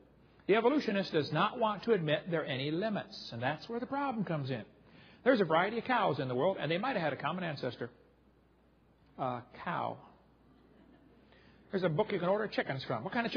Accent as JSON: {"language": "English", "region": "Illinois", "country": "United States", "tie": "born or raised there", "said": "Now, I grew up in Illinois, corn country."}